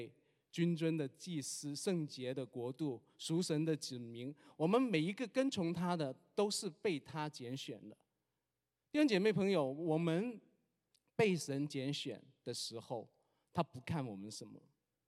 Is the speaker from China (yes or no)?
yes; southern China, China; 大概我是南方长大的啊，我个子比较高哈